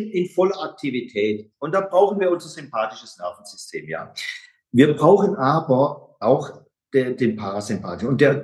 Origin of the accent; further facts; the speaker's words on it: Baden-Württemberg, Germany; Übrigens, ich bin Schwabe und liebe natürlich Nudeln und Brot, beides.